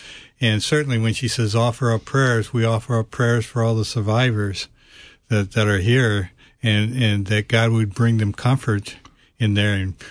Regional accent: United States; Well, yeah, I'm an American.

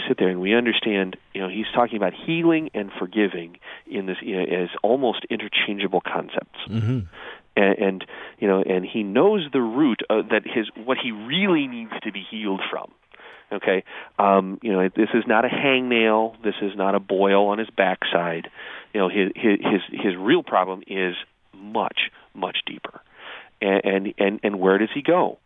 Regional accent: Illinois, United States; I grew up in Illinois.

